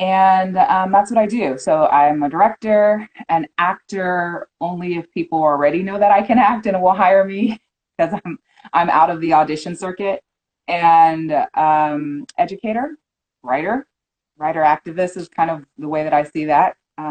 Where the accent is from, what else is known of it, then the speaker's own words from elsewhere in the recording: California, United States; Quick 2-minute down and dirty is I'm a Californian.